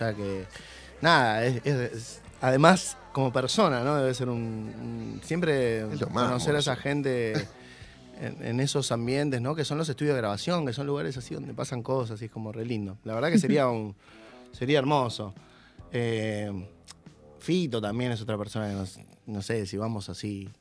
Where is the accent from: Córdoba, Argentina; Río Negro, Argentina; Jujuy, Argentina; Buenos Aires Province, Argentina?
Buenos Aires Province, Argentina; Don Torcuato; O sea, porque ella es de Pilar y nosotros somos de Torcuato.